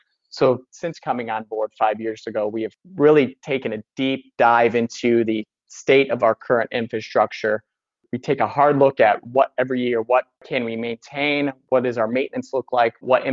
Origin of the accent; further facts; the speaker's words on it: Ohio, United States; Originally in Northwest Ohio, I grew up on the Great Lakes. I spent many days, nights on the western basin of Lake Erie working on boats and have quite a bit of maritime background.